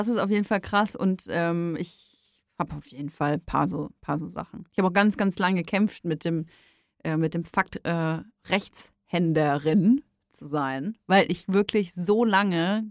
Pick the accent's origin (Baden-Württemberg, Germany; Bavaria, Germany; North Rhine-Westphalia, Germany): Bavaria, Germany